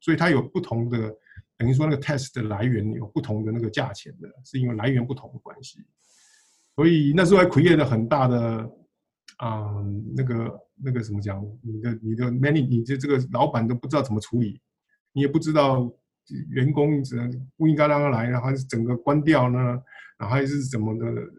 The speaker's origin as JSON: {"language": "Chinese", "country": "China", "lives_now": "United States", "said": "我们中国人"}